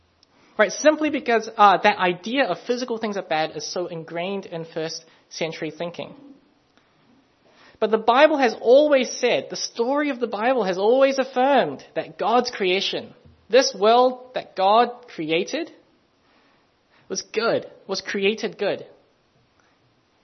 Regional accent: New Zealand; also born or lived in Hong Kong; born in 20th century Hong Kong, moved to New Zealand to grow up as a Kiwi Asian millennial.

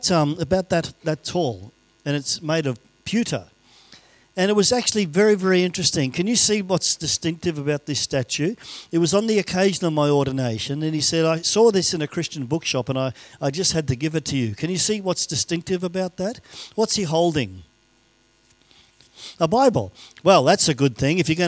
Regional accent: Australia; And I was raised in Australia. So my accent's going to go all over the place.

